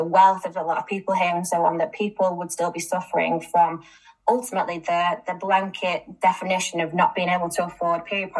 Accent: Manchester, North West England, United Kingdom; I am a Northerner. I'm from Manchester

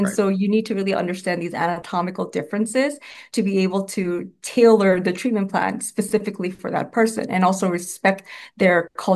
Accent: New York City, New York, United States; and I just absolutely love being a New Yorker.

